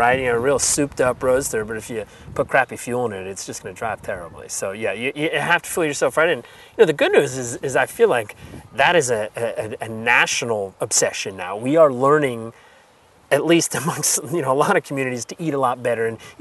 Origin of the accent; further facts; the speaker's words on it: California, United States; born there; also born or lived in New York City; I lived in New York City for a while, and I was born in California, but I lived all around and 5 years in New York City, and I came back